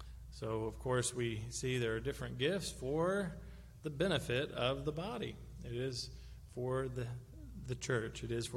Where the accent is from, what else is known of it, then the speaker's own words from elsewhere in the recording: Kentucky, United States; Maybe it's just because I'm from Western Kentucky.